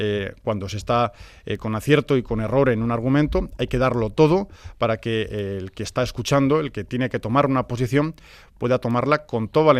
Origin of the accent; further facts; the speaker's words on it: Basque Country, Spain; Yo soy vasco, he nacido aquí, me siento de aquí, esta es mi tierra, la amo profundamente y no la quiero cambiar por ninguna otra